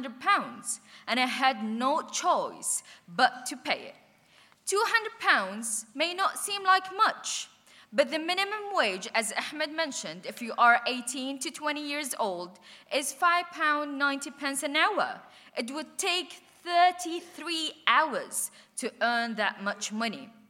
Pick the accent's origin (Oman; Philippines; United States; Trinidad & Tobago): Oman; So, I'm an international student, I'm from Oman, and when I moved out of university accommodation to rent a home for the first time